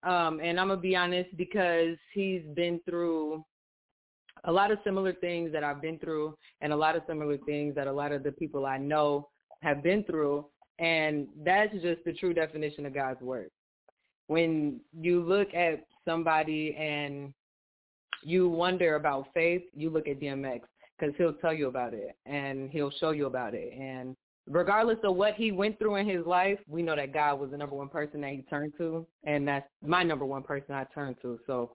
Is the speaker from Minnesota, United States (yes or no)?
yes; St. Paul, Minnesota, United States; I am from Minnesota. I am a rapper and a singer. And I'm from St. Paul.